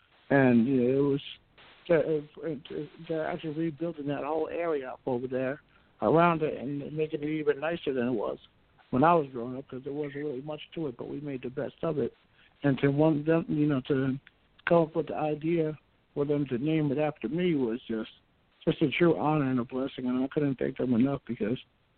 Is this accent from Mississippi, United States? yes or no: no; Avenel, New Jersey, United States; I said I didn't want to leave my hometown. I want to stay in Avenel. So we knocked down my old house and rebuilt up a new house here because I didn't want to leave the people.